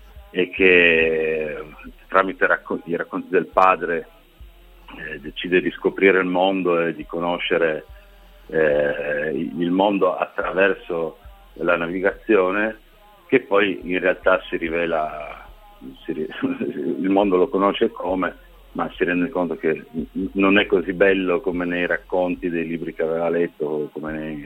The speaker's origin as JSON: {"language": "Italian", "town": "Turin", "region": "Piedmont", "country": "Italy", "said": "io diciamo originario di Torino, tra Ivrea e Torino."}